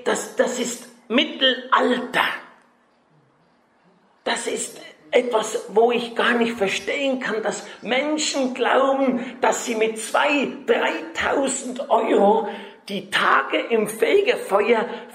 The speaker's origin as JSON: {"language": "German", "country": "Switzerland", "said": "Ich komme aus der Schweiz, habe ich gesagt."}